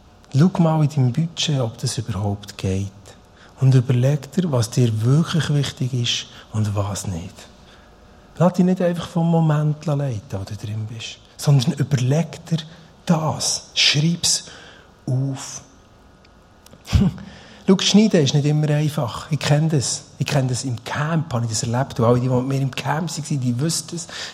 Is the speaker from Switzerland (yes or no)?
yes; Bern, Switzerland; moved away as an adult; now in Schaffhausen, Switzerland; Ich komme ja aus dem Emmental. Ich bin dort aufgewachsen, dort 30 Jahre gelebt, ich habe dort in der Kirche gearbeitet, 10 Jahre lang, das geholfen aufbauen, ich habe dort Freunde und Familie. Und ich bin aber auf Schaffhausen gezügelt.